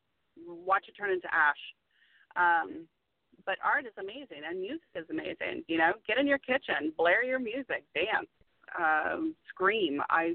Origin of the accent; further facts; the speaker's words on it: the South, United States; And I grew up in the South, so, you know, if you were raped and you were a girl in the South, then what did you do wrong?